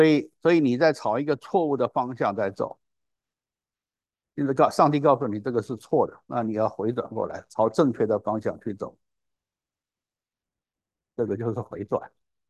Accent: China; 比如说，我们中国人会讲这个人是悔而不改

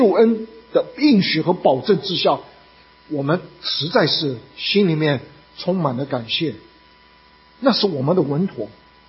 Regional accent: Canada; 我从加拿大来，去过加拿大国家公园的，举手。

